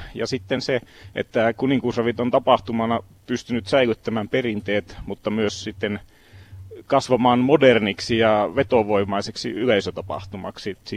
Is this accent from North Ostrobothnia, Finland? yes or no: yes; Haukipudas, North Ostrobothnia, Finland; samalta kylältä Haukiputaalta Oulun kupeesta ollaan kotoisin